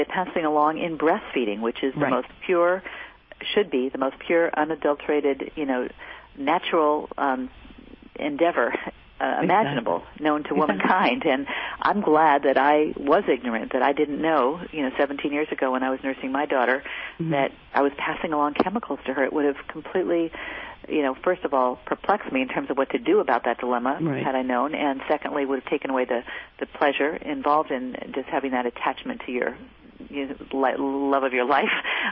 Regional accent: California, United States; And I grew up in the Bay Area as well, where there's very little industry.

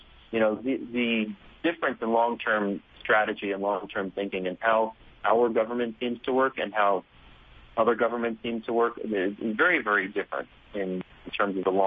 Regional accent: Staten Island, New York, United States; my grandmother was born and raised on Staten Island. I grew up on Staten Island.

